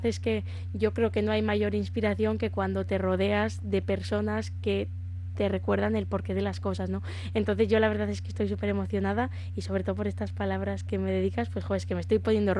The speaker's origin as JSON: {"language": "Spanish", "town": "Bilbao", "region": "Basque Country", "country": "Spain", "said": "me considero muy bilbaína y también muy del Athletic"}